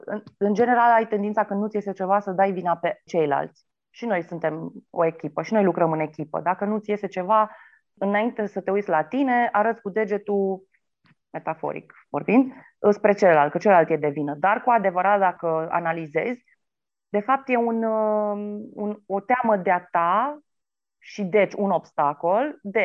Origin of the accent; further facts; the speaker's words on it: Brașov, Brașov County, Romania; la Cercul Militar, la Brașov, de unde sunt eu.